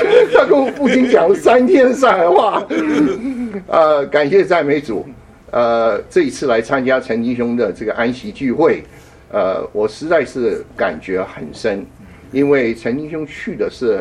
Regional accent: Japan; Chinese is a second language; now in United States; 我在日本长大了，所以你要原谅我，如果我的中国话讲得不好。而且我因为我从日本长大以后，我就到美国来

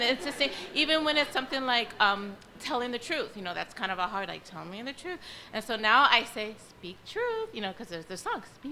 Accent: New York City, New York, United States; when we moved upstate, I'm originally from New York City, but when we moved upstate

